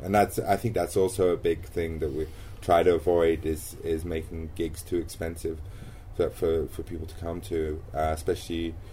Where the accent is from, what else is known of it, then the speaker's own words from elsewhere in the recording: Camden Town, London, United Kingdom; I came from Camden Town, probably the most multicultural area in England, and probably therefore the most multicultural in Europe.